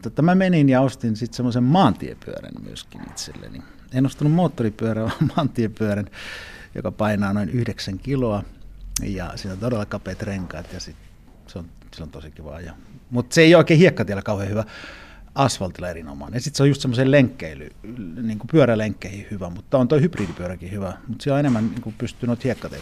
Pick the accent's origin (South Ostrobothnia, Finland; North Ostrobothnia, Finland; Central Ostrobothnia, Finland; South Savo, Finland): South Savo, Finland; Punkaharju; kun mä oon maaseudulta kotoisin tuolta Punkaharjulta, niin kouluun piti ajaa pyörällä jo.